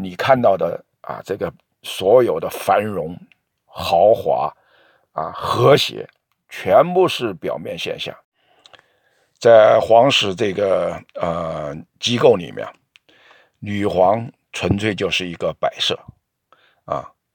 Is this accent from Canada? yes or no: yes; Canada; 而我们加拿大人或者说英国的老百姓交遗产税是40%啊